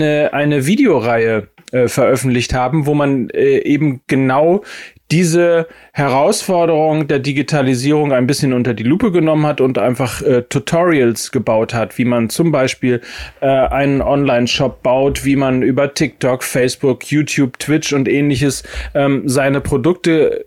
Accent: Hamburg, Germany; Ich persönlich als Hamburger

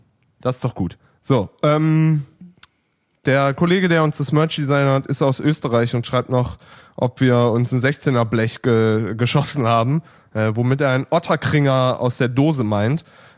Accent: Neuss, North Rhine-Westphalia, Germany; Bin aus Neuss.

